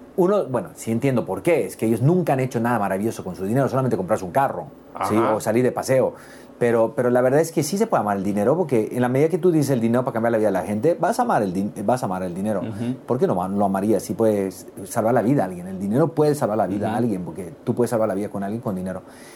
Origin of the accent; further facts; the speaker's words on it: United States; born there; Nací en Estados Unidos, papás bolivianos, por eso hablo muy bien castellano y amo Latinoamérica y he vivido en muchos países de Latinoamérica